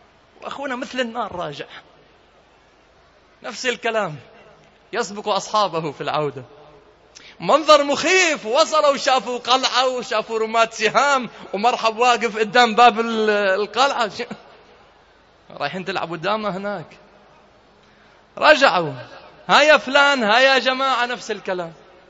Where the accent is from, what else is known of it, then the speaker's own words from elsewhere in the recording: Lebanon; عندنا في لبنان إذا واحد مساء متعرقلة وراد يسوي شيء وما نجح معه، يقولوا فات بالحائط